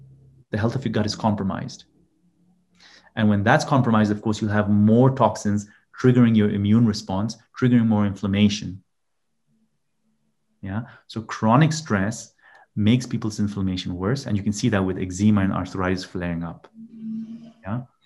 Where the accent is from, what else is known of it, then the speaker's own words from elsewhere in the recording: Kenya; born there; So I came back to Kenya. I was born in Kenya, and I came back to Kenya to do mobile clinics for poor communities.